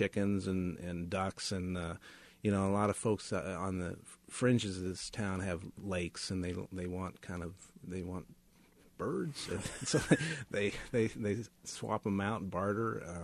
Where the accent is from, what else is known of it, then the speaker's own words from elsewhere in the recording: Des Moines, Iowa, United States; My own father actually went. I grew up in Des Moines.